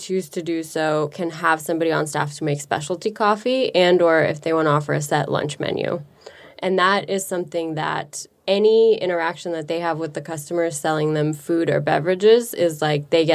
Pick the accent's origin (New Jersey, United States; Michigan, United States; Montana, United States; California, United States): California, United States; San Francisco; But growing up in San Francisco, it's everywhere.